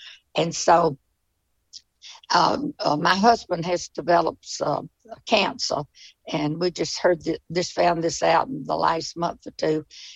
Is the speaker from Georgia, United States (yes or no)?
yes; Monroe, Georgia, United States; I was born and raised in Monroe, Georgia.